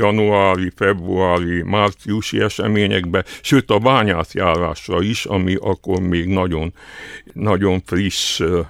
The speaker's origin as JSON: {"language": "Hungarian", "region": "Transylvania", "country": "Romania", "said": "mert hát Erdélyből jöttem, az erdélyi hírek, a romániai hírek érdekeltek"}